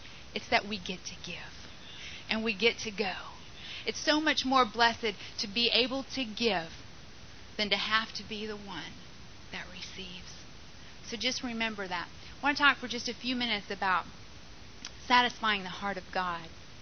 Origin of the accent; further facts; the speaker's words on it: Bassar, Kara Region, Togo; I was born and raised in Africa in a little village in Togo called Basari, and we were the only whites among 10,000 black people.